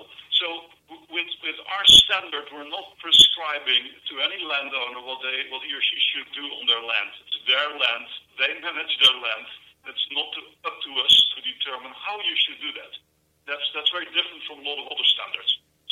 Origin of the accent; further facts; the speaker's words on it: Texas, United States; accent: West Texas; That will probably also not work very well with my West Texas accent